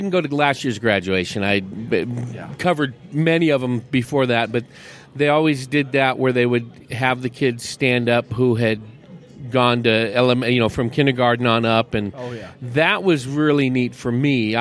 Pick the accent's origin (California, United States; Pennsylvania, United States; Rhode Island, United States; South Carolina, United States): California, United States; I'm from California. When I go back to that area, I get within about 100 miles of my old hometown, and I start getting the antsy.